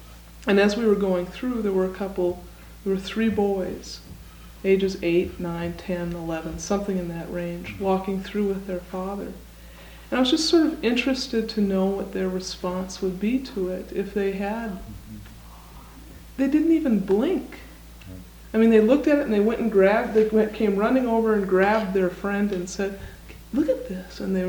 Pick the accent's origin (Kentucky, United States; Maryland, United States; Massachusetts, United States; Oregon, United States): Oregon, United States; one of the things that was a story in our community, we're from Oregon, and in Eugene